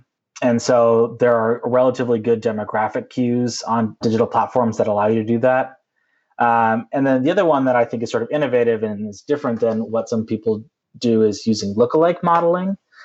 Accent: Minnesota, United States; My state, my home state, Minnesota, doesn't have either of those.

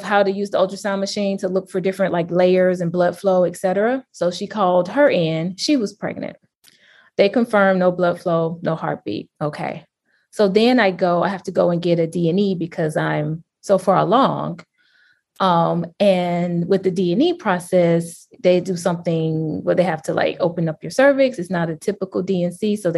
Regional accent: the South, United States; We live in the Midwest, but I'm from the South, so a Southern girl at heart.

